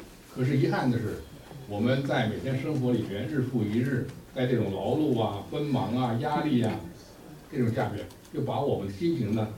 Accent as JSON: {"language": "Chinese", "country": "China", "said": "我们中国人说，人生之不如意十之八九"}